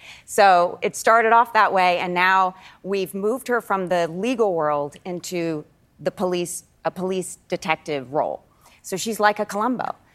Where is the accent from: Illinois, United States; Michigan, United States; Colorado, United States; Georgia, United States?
Georgia, United States; Macon; I'm from Macon, Georgia.